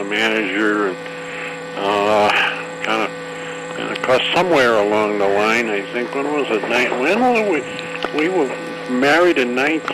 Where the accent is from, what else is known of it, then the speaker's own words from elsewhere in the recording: Cranston, Rhode Island, United States; born there; I was born in Cranston. Uh-oh, here comes the tough part. In July 2nd, 1931.